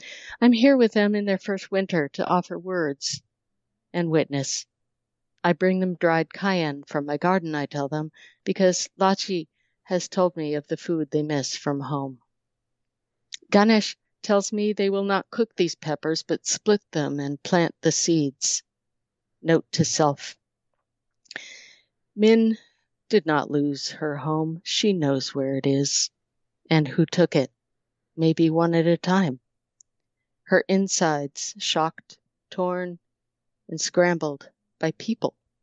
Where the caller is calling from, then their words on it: Montpelier, Vermont, United States; Vermont. Montpelier, Vermont.